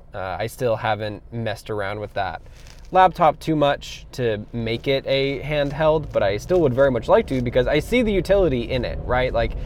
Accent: Wisconsin, United States; then we flew back to Wisconsin. You can actually see some of my thoughts about a trip back home to my hometown on the website.

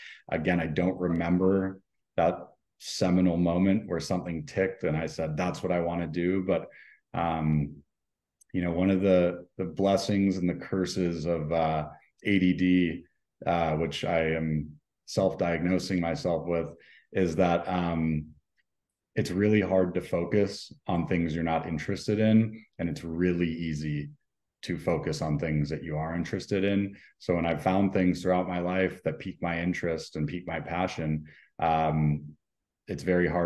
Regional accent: Portland, Oregon, United States; I grew up in Portland, Oregon. Both my parents are therapists.

